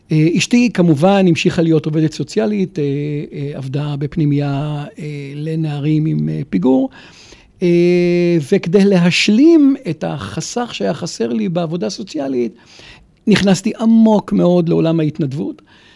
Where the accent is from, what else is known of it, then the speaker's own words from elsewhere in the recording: Kiryat Bialik, Haifa District, Israel; also born or lived in Tiberias; אנחנו מגיעים מהצפון, אני נולדתי בטבריה, גדלתי בקריית ביאליק, אנחנו מהאזור, כן?